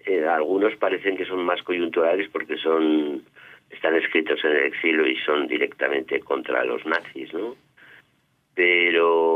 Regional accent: Spain; he sido crítico con mi país constantemente, pero yo soy muy español

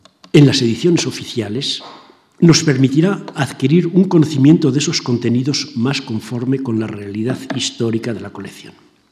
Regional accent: Spain; como somos los españoles y testarudos.

